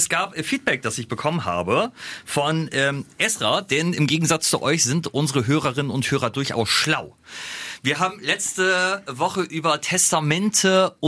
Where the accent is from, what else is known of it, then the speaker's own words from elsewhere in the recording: Lower Saxony, Germany; ich komme ja aus dem Landkreis Cuxhaven